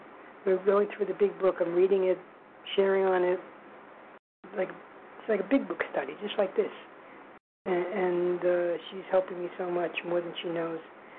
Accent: New York, United States; Hi, everybody. … from New York.

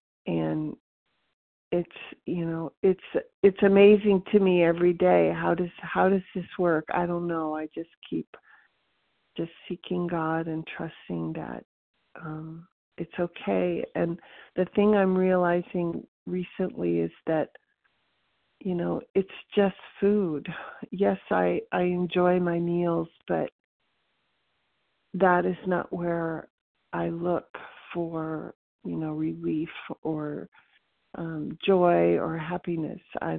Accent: California, United States; from California.

